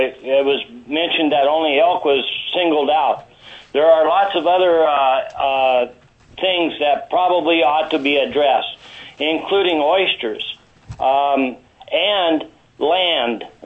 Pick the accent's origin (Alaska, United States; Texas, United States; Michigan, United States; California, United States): Alaska, United States; Seward; born there; I was born in Seward in 1948. I'm 62 years old now